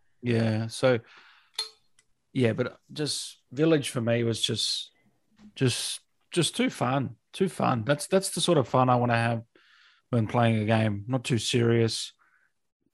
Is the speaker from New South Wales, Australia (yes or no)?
yes; Sydney, New South Wales, Australia; born there; I was born in Sydney.